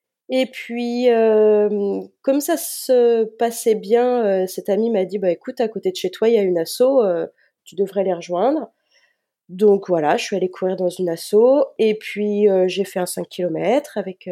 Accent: Nantes, Pays de la Loire, France; j'ai 41 ans. Je suis nantaise, je vis toujours dans la région nantaise. J'ai eu l'occasion de vadrouiller à certaines périodes de ma vie, mais je suis revenue dans ma région natale il y a maintenant une dizaine d'années environ.

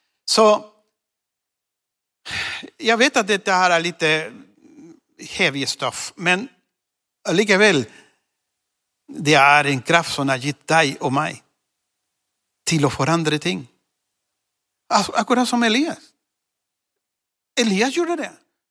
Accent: Chile; Swedish is a second language; now in Norway; Jag är upprinnelig från Chile, min kona och jag. Och vi har bott i Norge och här uppe i Skandinavien längre än vad vi har bott i Chile.

